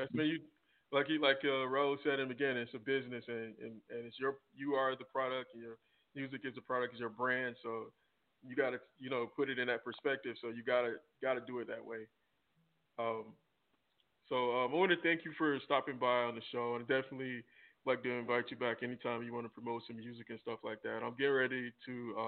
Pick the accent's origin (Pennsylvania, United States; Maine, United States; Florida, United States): Florida, United States; back in Florida, that happened in my hometown. It's crazy incident. Put us on the map for a little bit